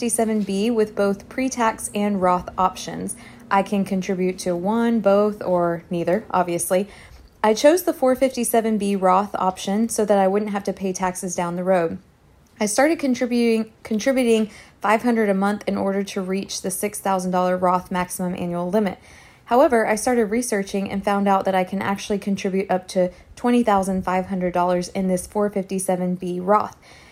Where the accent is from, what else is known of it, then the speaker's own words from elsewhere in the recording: San Antonio, Texas, United States; I am from San Antonio, Texas, and I'm a big fan of beers, biking, and dollar bills